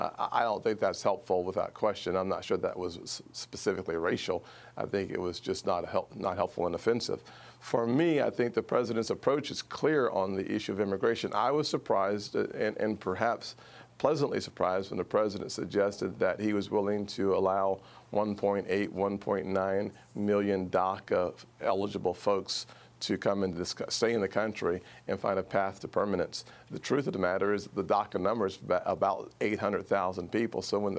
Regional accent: United States; I am not first a Republican, I'm first an American

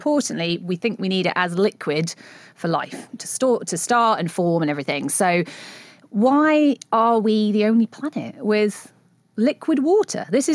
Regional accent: United Kingdom; I'm very British.

